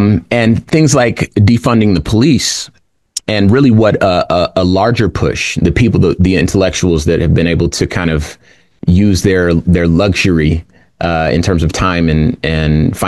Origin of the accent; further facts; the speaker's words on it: Compton, California, United States; born there; I've been Black for all of my life. I was born in Compton, California.